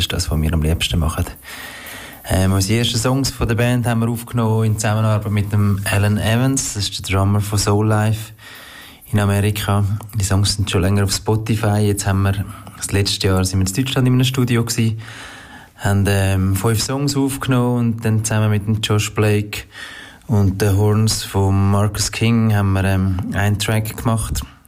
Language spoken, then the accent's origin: German; Switzerland; wir kommen aus Baden und Zürich.